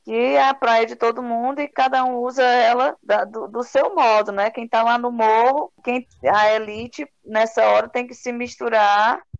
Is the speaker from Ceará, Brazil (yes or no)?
yes; Russas, Ceará, Brazil; A minha infância, minha adolescência foi na praia, na Majorlândia. A gente saía lá de Russas